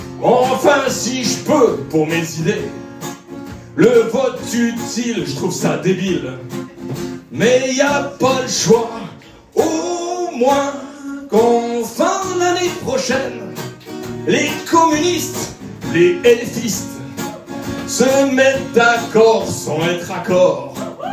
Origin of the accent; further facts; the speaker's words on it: Bourgogne-Franche-Comté, France; je viens de Saône-et-Loire, comme Rachida Dati.